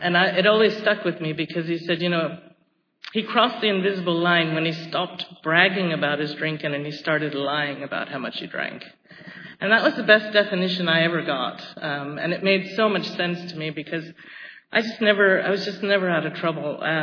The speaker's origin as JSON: {"language": "English", "region": "London", "country": "United Kingdom", "tie": "born or raised there", "said": "I grew up in London, and I'm an only child and an only grandchild"}